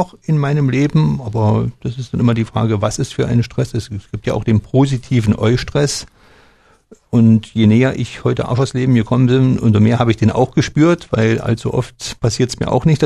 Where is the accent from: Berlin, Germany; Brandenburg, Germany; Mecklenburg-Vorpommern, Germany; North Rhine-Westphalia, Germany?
Berlin, Germany; Ich komme aus Berlin